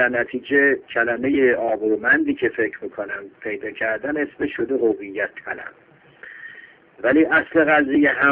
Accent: Tabriz, East Azerbaijan, Iran; born there; من در تبریز به دنیا اومدم، تبریزی هستم

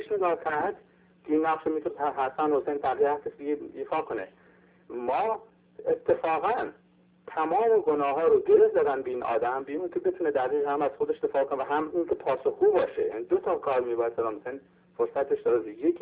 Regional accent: Iran; اگر من این لباس پزشکی رو در بیام به عنوان یک ایرانی در موردش صحبت کنم، صحبت دیگه ای میکنم

